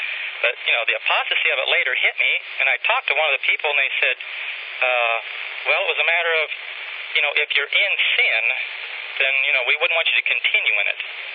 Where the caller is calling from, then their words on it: Iowa, United States; Yeah, I'm calling from Iowa.